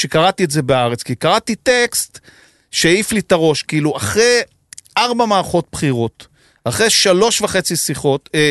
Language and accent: Hebrew; Tiberias, Northern District, Israel; now in Tel Aviv, Israel; אני מזרחית, אבל אבא שלי חושב שאני השתכנסתי. כי אני מטבריה, אבל אני עכשיו גרה בתל אביב.